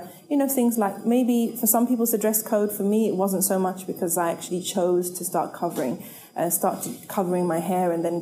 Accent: Zimbabwe; I grew up in Zimbabwe and I grew up in a non-religious household.

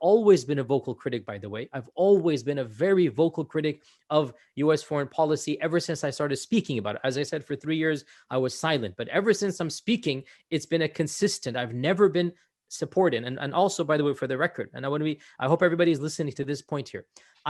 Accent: United States; Look, I am an American born and raised here, and I have no other place to go.

